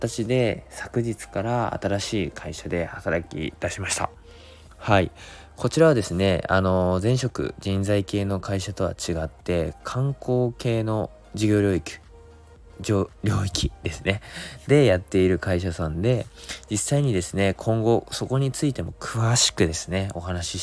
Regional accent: Fukushima, Japan; 自分の地元を福島っていうところに広めていきたいというふうに思って入社をしました

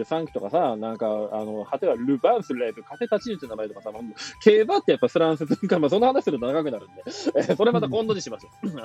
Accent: Aomori, Japan; 僕のふるさとの青森のリンゴ畑レベルの話で

